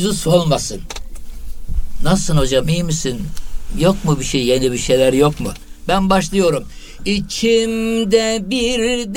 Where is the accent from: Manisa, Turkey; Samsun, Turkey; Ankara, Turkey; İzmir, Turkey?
Samsun, Turkey; Çarşamba; born there; Ben 1950 doğumluyum. Samsun Çarşamba doğumluyum.